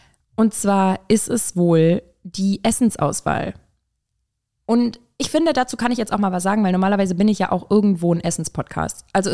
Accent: Duisburg, North Rhine-Westphalia, Germany; also born or lived in Cologne; in NRW, also sowohl in Köln als auch in Duisburg, wo ich herkomme, und in Köln habe ich ja vorher gelebt

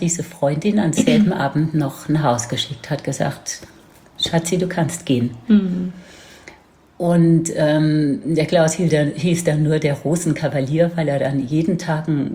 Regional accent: Baden-Württemberg, Germany; Und ich bin in Ziegelbach aufgewachsen.

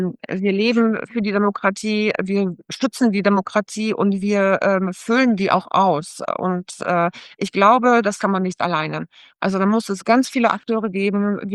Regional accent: Poland; now in Germany; ich komme ursprünglich aus Polen, Deutschland und Polen.

